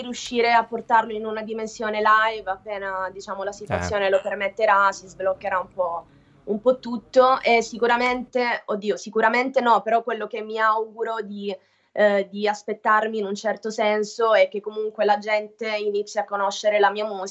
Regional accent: Apulia, Italy; essendo meridionale comunque sono pugliese.

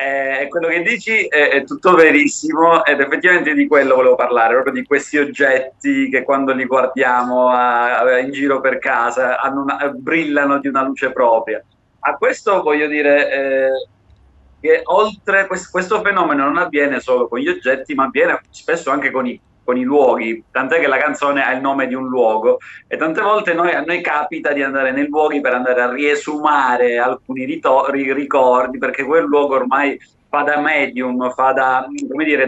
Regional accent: Naples, Campania, Italy; born there; now in Rome, Italy; Sono a Roma, sono a Napoli, abito a Roma, però come dici tu è vero che sono nato a Napoli e ci vado pure spesso, però attualmente mi trovo a Roma.

